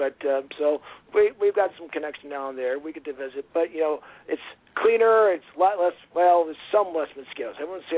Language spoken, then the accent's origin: English; South Dakota, United States; Yeah, well, South Dakota, I grew up in South Dakota, so it kind of grows on you.